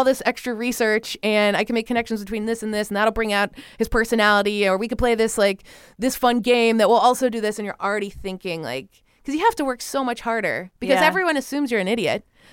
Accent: Canada; It was in Canada, my home country.

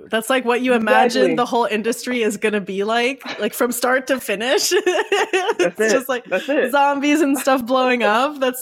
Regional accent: Canada; I'm Canadian.

